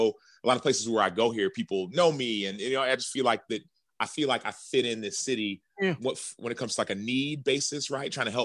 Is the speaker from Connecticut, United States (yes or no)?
no; Dallas, Texas, United States; So my growing up in Dallas experience, it wasn't like I really got a chance to know Dallas. I just got a chance to know different cultures.